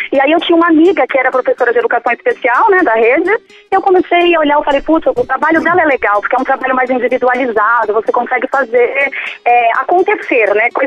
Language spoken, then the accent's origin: Portuguese; Guarujá, São Paulo, Brazil; eu sou do Guarujá, São Paulo.